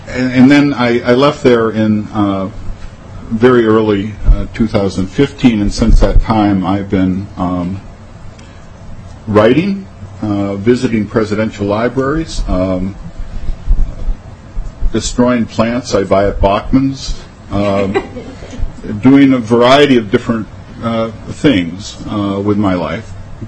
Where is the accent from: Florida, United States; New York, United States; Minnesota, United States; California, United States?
Minnesota, United States; Golden Valley; I grew up in Golden Valley, went to Golden Valley High School, went to Gustavus Adolphus College, graduated from there in 3 years cum laude.